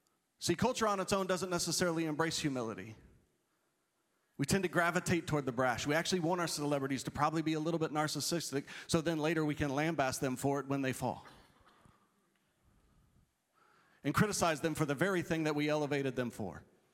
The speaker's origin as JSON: {"language": "English", "region": "Florida", "country": "United States", "tie": "born or raised there", "said": "I grew up in Florida and we're wearing these things, and it's just a sweat box."}